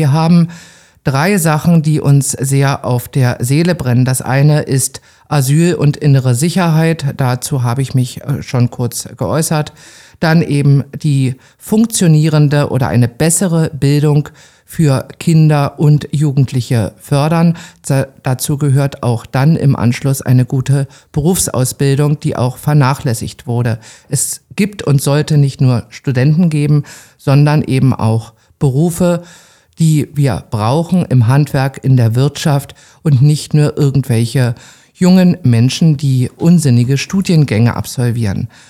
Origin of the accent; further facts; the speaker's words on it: Glienicke, Brandenburg, Germany; ich bin in Glienicke aufgewachsen und ich wohne immer noch dort. Also von der Warte her würde ich mich als sehr bodenständig bezeichnen.